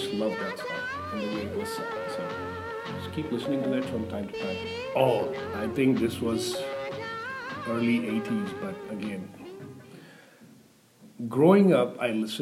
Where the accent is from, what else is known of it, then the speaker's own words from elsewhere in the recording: India; growing up in India, I listened to mostly Indian music